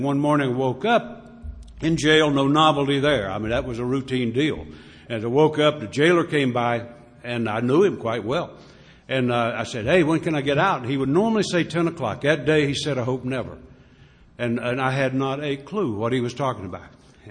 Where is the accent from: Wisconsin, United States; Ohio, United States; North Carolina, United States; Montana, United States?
North Carolina, United States; Mayberry; I started to live a way of life that I honestly didn't know existed when I grew up in Mayberry down in North Carolina.